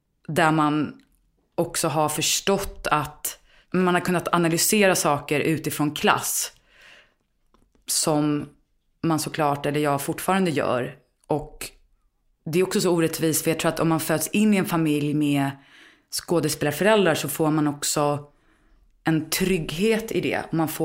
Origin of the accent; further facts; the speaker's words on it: Stockholm, Stockholm County, Sweden; jag är uppvuxen i Vasastan på gränsen till Östermalm. Jag tror till och med att det är Östermalm, det är så här precis på gränsen.